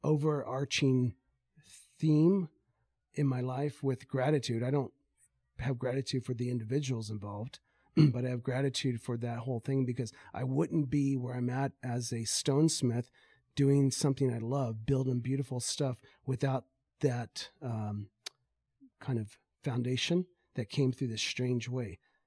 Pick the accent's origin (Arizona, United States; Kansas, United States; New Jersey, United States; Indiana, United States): Indiana, United States; Oh, so I grew up in Indiana, middle of Indiana. I was the son of a fundamentalist Baptist preacher.